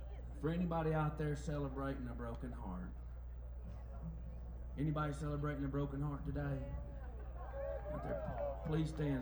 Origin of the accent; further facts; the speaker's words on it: Arkansas, United States; We are from Arkansas. We talk a little bit different than y'all do. But it's still the same language, man.